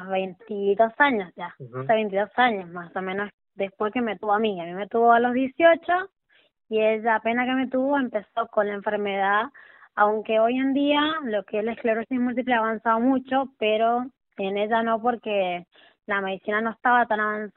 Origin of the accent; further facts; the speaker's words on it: Montecaseros, Mendoza, Argentina; Yo soy de Montecasero, San Martín.